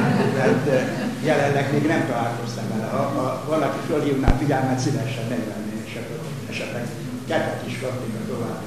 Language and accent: Hungarian; Asszonyfa, Győr-Moson-Sopron, Hungary; born there; now in Győr, Hungary; Többször elhangzott itt asszony vagy őrasszony, mert én ott születtem, az én szülőfalom is.